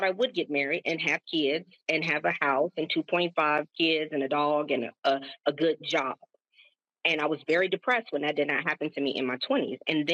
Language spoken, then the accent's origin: English; the South, United States; You know, I grew up in the South, and I am big 52